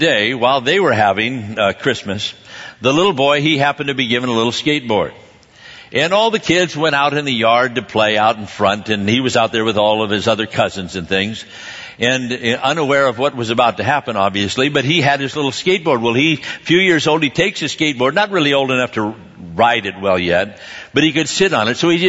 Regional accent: Scotland, United Kingdom; Well, I'm Scottish, you know

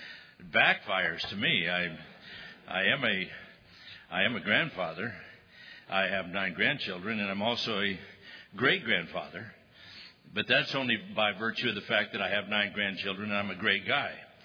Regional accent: Scotland, United Kingdom; I'm a Scotsman, I just take it.

